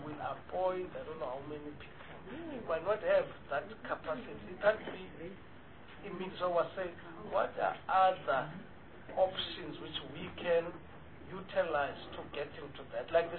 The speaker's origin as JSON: {"language": "English", "region": "Eastern Cape", "country": "South Africa", "tie": "born or raised there", "said": "where I grew up in the Eastern Cape"}